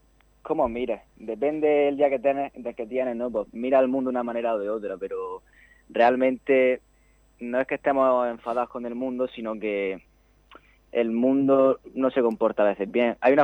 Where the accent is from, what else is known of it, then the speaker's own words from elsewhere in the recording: Carbonera, Spain; que es el código postal de mi pueblo, de aquí de Carbonera.